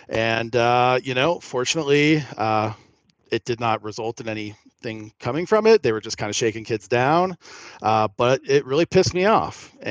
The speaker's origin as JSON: {"language": "English", "region": "Arizona", "country": "United States", "tie": "born or raised there", "said": "I'm originally from Arizona. My parents are from Ohio, but they moved to Arizona, and I was born there, grew up there, and immediately left there once I could when I graduated high school"}